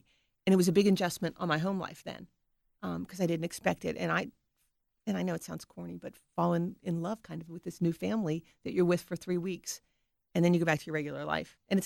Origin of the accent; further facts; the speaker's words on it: United States; the leadership piece I learned was that as an American, I didn't realize how arrogant I really was about America.